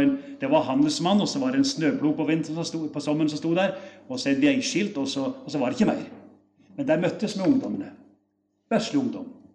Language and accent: Norwegian; Heddal, Telemark, Norway; Hjemme i Heddal, i min heimbild, så hadde vi noen sånne små